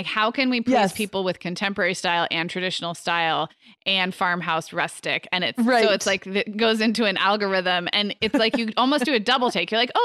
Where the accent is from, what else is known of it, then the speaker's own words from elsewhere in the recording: Midwest, United States; also born or lived in Chicago; But not growing up, maybe in my Chicago days, but not growing up in the Midwest.